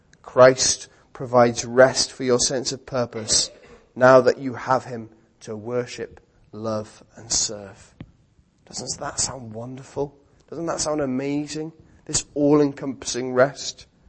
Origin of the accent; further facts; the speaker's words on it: London, United Kingdom; And I grew up in London, so the way it happened to be, we often would see celebrities